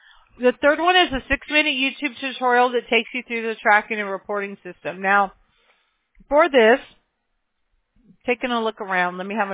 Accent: Mobile, Alabama, United States; born there; Well, I was born in Mobile, Alabama.

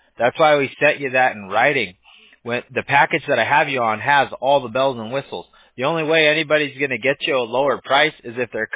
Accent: Huntington Beach, California, United States; we're right here, like Newport Beach, Huntington Beach. I'm from Huntington Beach.

